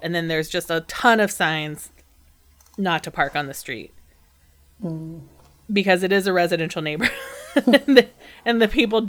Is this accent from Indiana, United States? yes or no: yes; Terre Haute, Indiana, United States; So Eugene V. Debs was a socialist presidential candidate from my hometown in Terre Haute, Indiana.